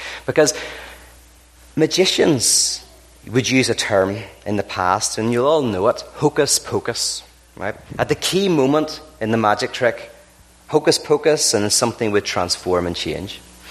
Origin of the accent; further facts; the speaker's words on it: Belfast, Northern Ireland, United Kingdom; I'm from Belfast originally, which is, you know, famous for the Troubles, but also we built the Titanic.